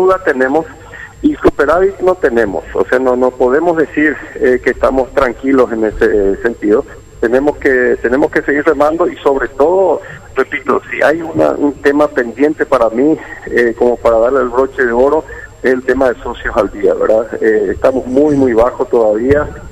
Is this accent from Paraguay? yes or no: yes; Paraguay; Yo creo que es una mentalidad nuestra, como paraguayos, ¿verdad?